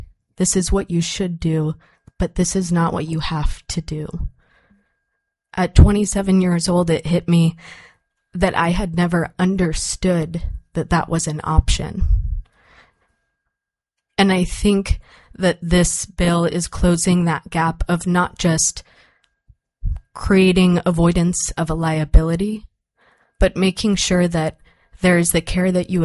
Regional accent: Juneau, Alaska, United States; also born or lived in Sitka; I was born in Sitka, Alaska, and raised in Juneau, Alaska, and my family comes from Keekskwan, Keek, Alaska.

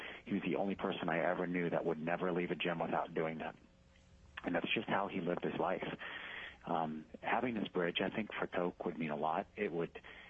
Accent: Tok, Alaska, United States; I grew up with Scott in Tok.

